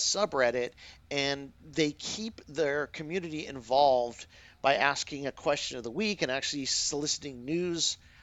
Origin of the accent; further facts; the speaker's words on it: Scotland, United Kingdom; brother in Scott in Scottish, because we're Scottish as well.